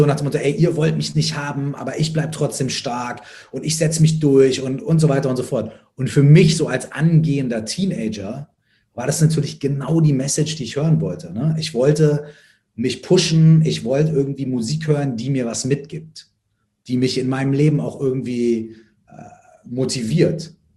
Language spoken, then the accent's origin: German; Minden, North Rhine-Westphalia, Germany; Dann habe ich mit 13, 14 meinen ersten Auftritt gehabt auf dem Stadtfest bei uns in Minden.